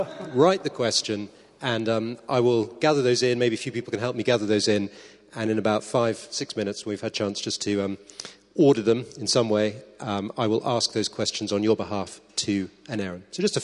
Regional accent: England, United Kingdom; I'm English.

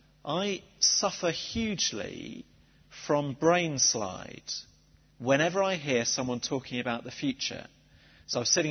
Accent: South West England, United Kingdom; accent: Somerset; which means I get to go back to my childhood and drag out my Somerset accent.

